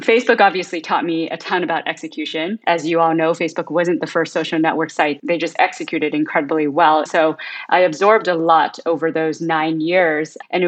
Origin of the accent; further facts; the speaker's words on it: Canada; also born or lived in Hong Kong; I was born in Hong Kong. My mom worked hard to get us out well before the 97 China takeover. We immigrated to Canada.